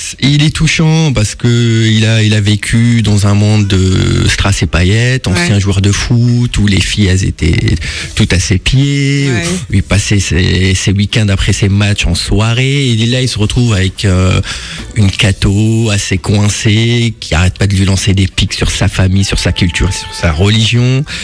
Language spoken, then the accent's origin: French; Algeria; moved away as an adult; now in France; j'ai grandi en Algérie jusqu'à l'âge de 18 ans et je suis arrivé en France dans une cité.